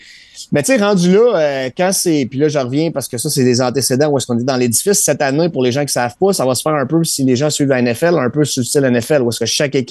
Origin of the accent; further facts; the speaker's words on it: Quebec, Canada; Je suis Québécois.